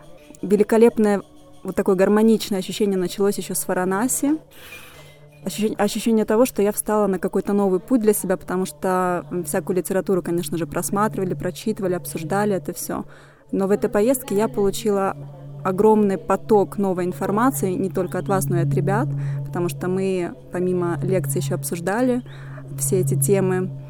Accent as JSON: {"language": "Russian", "town": "Milan", "region": "Lombardy", "country": "Italy", "said": "я из Милана."}